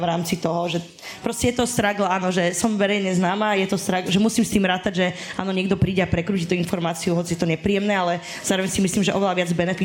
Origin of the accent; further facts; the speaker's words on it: Žilina Region, Slovakia; Ja som z Oravy